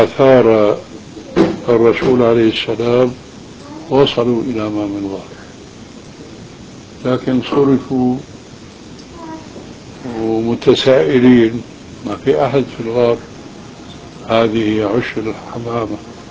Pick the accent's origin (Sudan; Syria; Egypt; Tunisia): Syria; وكان هذا كما يقولون عندنا في سوريا وش الضيق.